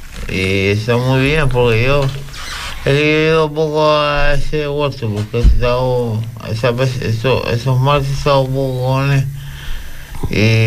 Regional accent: Vecindario, Canary Islands, Spain; el cambio de isla, como vengo de Gran Canaria, uh-huh, vecindario, que hay mucha mala vida, mucha edad, uh-huh, y me viene para acá y me dio un cambio totalmente.

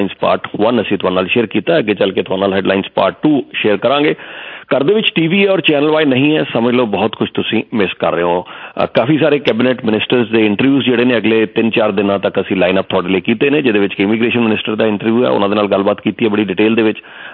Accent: Jalandhar, Punjab, India; ਕਿਉਂਕਿ ਤੁਹਾਨੂੰ ਪਤਾ ਮੈਂ ਜਲੰਧਰ ਤੋਂ ਹਾਂ

